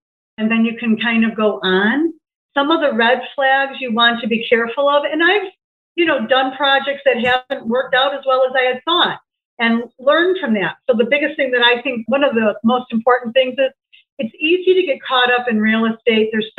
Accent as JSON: {"language": "English", "town": "Chicago", "region": "Illinois", "country": "United States", "tie": "born or raised there", "said": "Northwest Side. I grew up in Edison Park."}